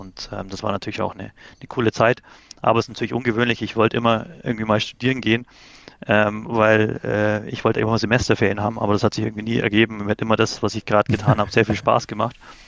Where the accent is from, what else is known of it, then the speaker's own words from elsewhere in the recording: Munich, Bavaria, Germany; ich komme aus München